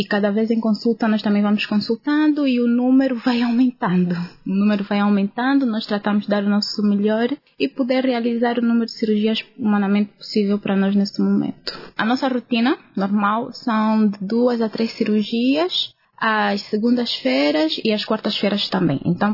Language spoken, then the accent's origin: Portuguese; Lubango, Huíla, Angola; que eu sou do Lubango, fui ter com a família